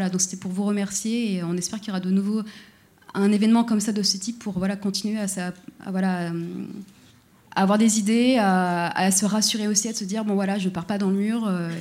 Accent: Toulouse, Occitanie, France; Alors, moi, je viens de Toulouse

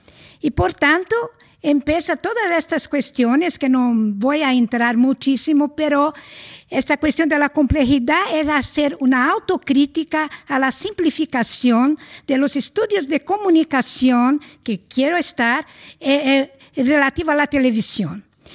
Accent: Brazil; first language Portuguese; Spanish is a second language; Y yo debía hablar en portugués porque de donde soy, pero como la audiencia no tiene tanto este conocimiento, la lengua de Brasil, el portugués

